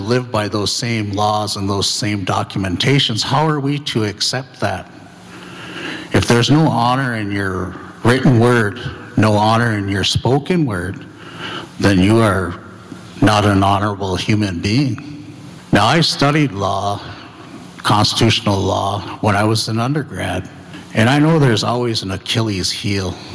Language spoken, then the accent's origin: English; North Dakota, United States; I am Anishinaabe from the Turtle Mountain Band of Ojibwe.